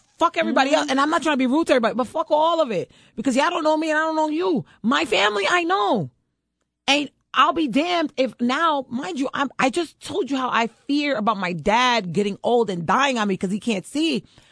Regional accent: United States; Because they think I'm an immigrant. I'm American, I'm on the radio, look!

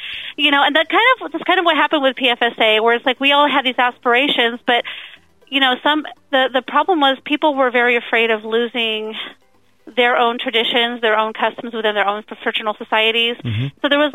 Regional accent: Ceres, California, United States; Born and raised in the Central Valley in Modesto, or actually in Ceres.

